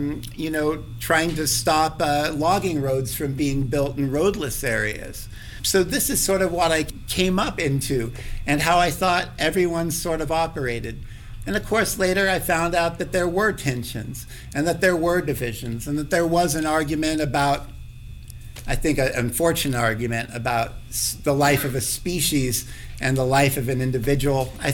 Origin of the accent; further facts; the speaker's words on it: Eugene, Oregon, United States; I grew up in Eugene, Oregon.